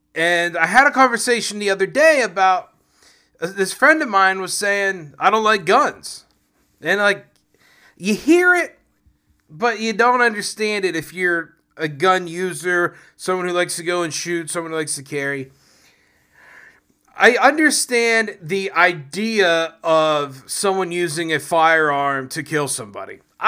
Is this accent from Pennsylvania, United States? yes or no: yes; Pennsylvania, United States; And, you know, here in my home state of Pennsylvania, John Fetterman somehow won.